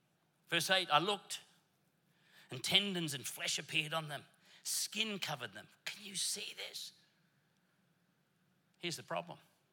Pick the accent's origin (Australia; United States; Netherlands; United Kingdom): Australia; Brisbane, Queensland; I'm from Brisbane, and I cheer for God's favorite team. We are the pride of Brisbane town, Brisbane Lions.